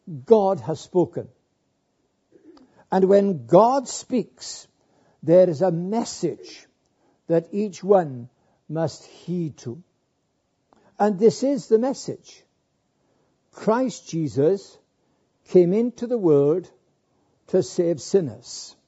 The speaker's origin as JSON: {"language": "English", "region": "Wales", "country": "United Kingdom", "tie": "born or raised there", "said": "When I grew up in South Wales, my late dad was a pastor before me"}